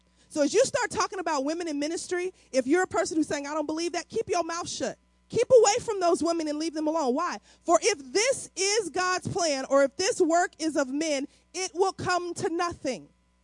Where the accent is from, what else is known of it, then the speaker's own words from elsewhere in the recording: St. Louis, Missouri, United States; you know, I'm from St. Louis.